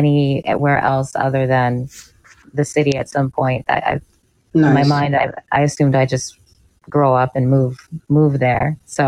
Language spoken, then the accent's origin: English; Long Island, New York, United States; So even though I was at, you know, growing up in Long Island and whatnot, we were going back and forth to the city all the time